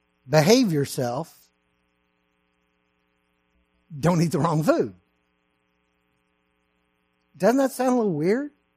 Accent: Texas, United States; And folks, it was in my home state of Texas.

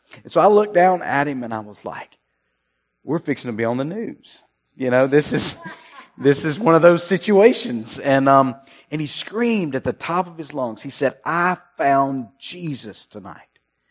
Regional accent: McGee, Mississippi, United States; And then I said, I'm from McGee. And so it was a little bit different. And everybody kind of looked at me strange. … And I started a church or planted a church in McGee

